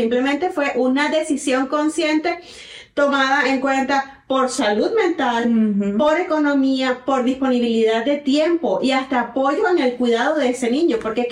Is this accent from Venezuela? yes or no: yes; Venezuela; also born or lived in Querétaro, Mexico; now in Dallas, United States; Yo soy venezolana. Estuve viviendo 8 años en México, en la ciudad de Querétaro, a la cual amo profundamente. Y recientemente, hace algunos meses, me mudé al área de Dallas